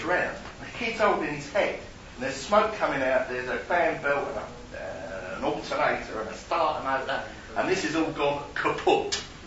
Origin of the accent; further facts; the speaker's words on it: Canvey Island, East of England, United Kingdom; I love a boat ride. I'm from Canby Island.